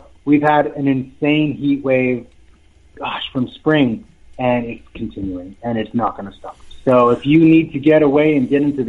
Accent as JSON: {"language": "English", "country": "Canada", "lives_now": "Las Vegas, United States", "said": "Everyone gets so excited, but I come from Canada, so I know snow."}